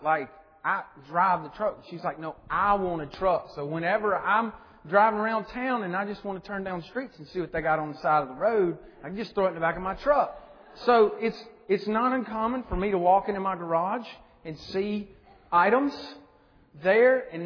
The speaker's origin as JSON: {"language": "English", "region": "Mississippi", "country": "United States", "tie": "born or raised there", "said": "And I grew up in Mississippi, and we had about 1,200 acres that we leased from a cousin."}